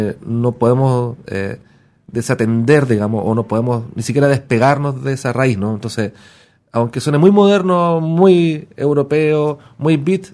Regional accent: southern Chile, Chile; Nosotros somos del sur de Chile, donde hay una cultura mapuche súper viva, donde hay influencia hispana, donde hay influencia de la cultura chilota, que está un poco más al sur de Valdivia, influencia alemana.

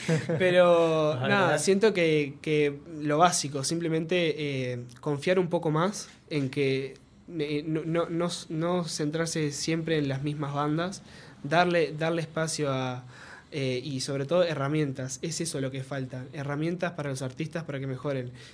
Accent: Nueva Helvecia, Colonia, Uruguay; now in Montevideo, Uruguay; hasta ahora que estoy acá en Montevideo, porque yo vengo de Nueva Helvecia. Y precisamente allá no tenemos nada.

